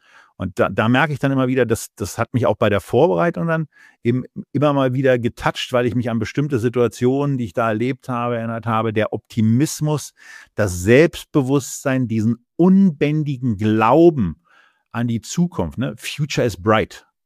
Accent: Berlin, Germany; Und naja, ich bin eben Berliner, was soll ich sagen?

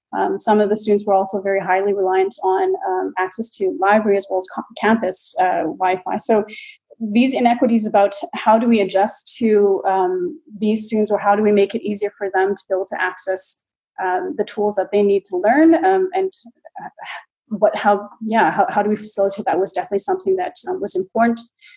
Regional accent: Canada; moved away as an adult; now in Germany; I'm a Canadian who's been based in Germany for since 2012. So I have been educated and also practiced planning in Canada, in BC.

